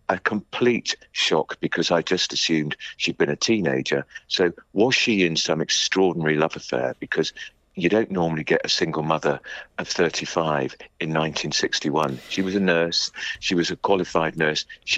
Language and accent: English; Bristol, South West England, United Kingdom; born there; I was born in Bristol, she worked in Birmingham, she took no chances that anybody would find her.